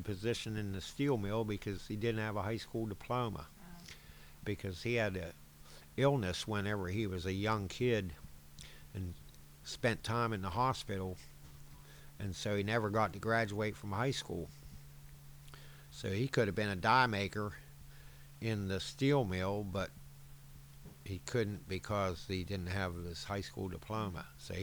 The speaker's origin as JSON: {"language": "English", "town": "Weirton", "region": "West Virginia", "country": "United States", "tie": "born or raised there", "said": "I am 60 years old. I'll be 61 in May, and I was born in Weirton at the Weirton General Hospital in 1957."}